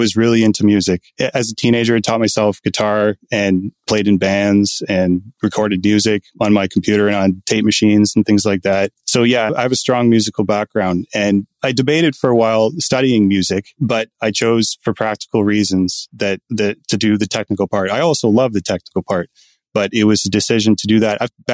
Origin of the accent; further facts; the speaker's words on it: Kapuskasing, Ontario, Canada; I grew up in Northern Ontario in a town called Kapuskasing, in Canada.